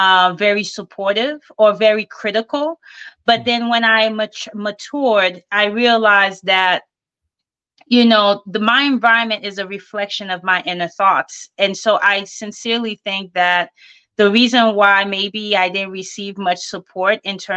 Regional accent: Haiti; now in United States; I was born in the States, but I grew up in Haiti. My family's from Haiti, Martinique, and France. I spent, you know, my formative years there before coming back to the States.

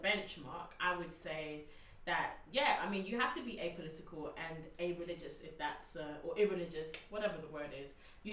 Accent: Nigeria; So why can't I eat in the Chinese restaurant as a Nigerian?

